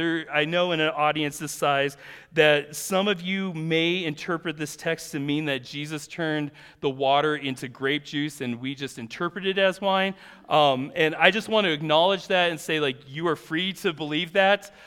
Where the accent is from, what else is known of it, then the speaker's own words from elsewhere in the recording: Colorado, United States; even though I grew up in Colorado